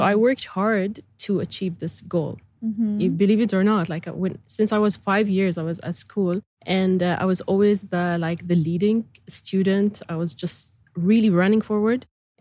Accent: Bahrain; English is a second language; So almost all my life I am, wow. in Bahrain.

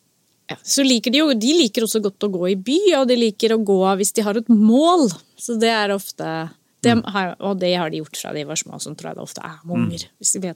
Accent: Eastern Norway, Norway; Men som østlending så har jeg problemer med turer hvor du går fra 0 til 1000 meter i nesten rett opp.

